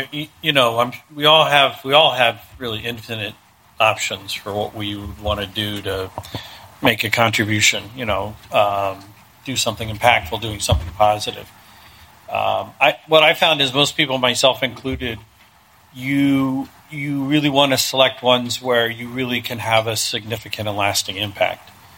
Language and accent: English; Ohio, United States; now in Chicago, United States; I am from the Midwest. I grew up here. I grew up in Ohio. I've been here since 1991 in Chicago.